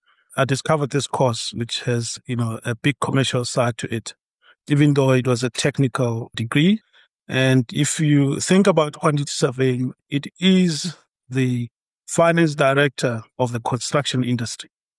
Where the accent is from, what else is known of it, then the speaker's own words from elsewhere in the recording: North West, South Africa; also born or lived in Klerksdorp; And when it was time for me to go to school, parents moved to a quieter and rural Northwest. That is where I started school